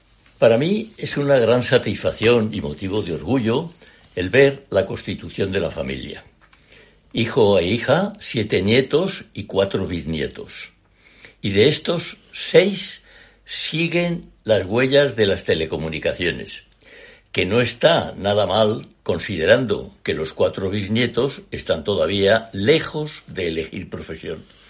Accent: Madrid, Community of Madrid, Spain; born there; Verás, yo nací en Madrid hace ya 90 años.

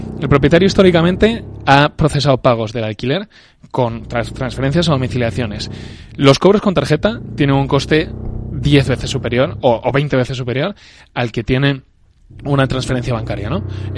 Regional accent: Oviedo, Asturias, Spain; moved away; sabes que soy de Oviedo. Cuando vine aquí a estudiar hace 11 años

